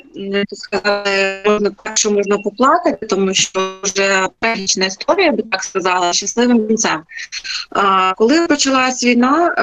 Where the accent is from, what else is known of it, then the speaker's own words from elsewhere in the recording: Mykolaiv Oblast, Ukraine; ми переїхали на Миколаївщину, тому що тут моя мама, я родом з Миколаївщини, і ми приїхали сюди під час повномасштабного вторгнення.